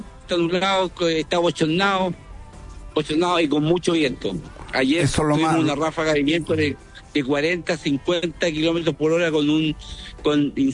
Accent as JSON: {"language": "Spanish", "country": "Chile", "said": "somos chilenos como todos, pagamos los impuestos como todos chilenos"}